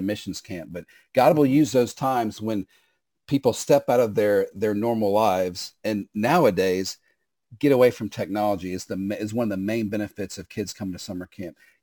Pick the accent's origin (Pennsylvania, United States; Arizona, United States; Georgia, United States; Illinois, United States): Georgia, United States; Atlanta; I grew up in Atlanta, Georgia, and my parents did not allow us to have video games.